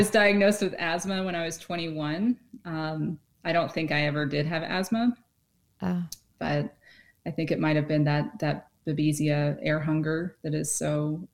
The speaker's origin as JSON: {"language": "English", "region": "Kentucky", "country": "United States", "tie": "born or raised there", "said": "Yeah, I'm from Kentucky originally. Beautiful. I mean, beautiful country. Yeah. That you are one with the insects. We grew up in the woods. I was in the woods every day."}